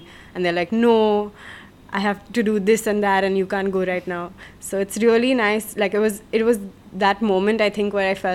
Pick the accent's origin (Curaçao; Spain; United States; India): India; Pune, Maharashtra; I'm 28. I'm from Pune in Maharashtra.